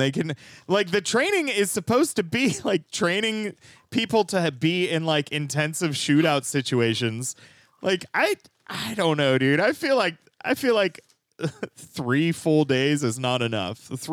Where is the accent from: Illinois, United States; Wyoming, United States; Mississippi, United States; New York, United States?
Illinois, United States; Chicago; accent: Chicago; Chicago's got, you know, like my accent's coming in real thick right now.